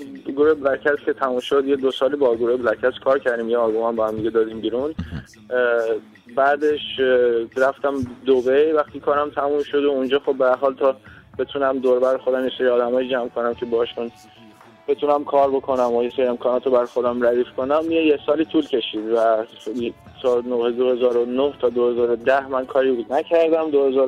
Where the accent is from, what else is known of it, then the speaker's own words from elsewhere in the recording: Sweden; also born or lived in Iran / United States / Dubai; now in Los Angeles, United States; و توی ایران به دنیا اومدم، سوئد بزرگ شدم، بعد دیگه جوانیم هم توی آمریکا بودم و توی این 3-4 سال اخیرم که دبی زندگی کردم.